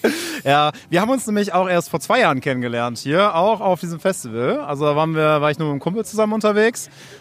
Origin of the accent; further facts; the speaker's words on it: Cologne, North Rhine-Westphalia, Germany; Ich komme aus Köln.